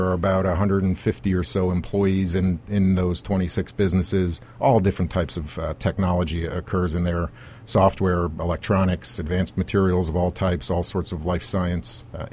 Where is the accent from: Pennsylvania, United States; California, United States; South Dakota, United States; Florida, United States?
Pennsylvania, United States; So I've born and raised in the Lehigh Valley here and went to Lehigh University